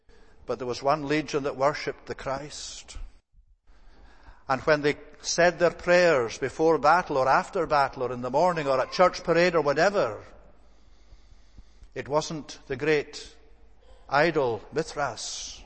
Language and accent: English; Scotland, United Kingdom; My native land of Scotland, we all think of St. Columba and all of that kind of thing.